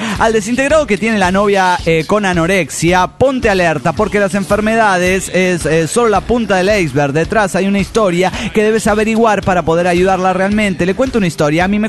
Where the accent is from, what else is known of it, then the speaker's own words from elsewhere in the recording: Los Cabos, Baja California Sur, Mexico; Porque hablo español. Estoy emputada, pero soy de Los Cabos.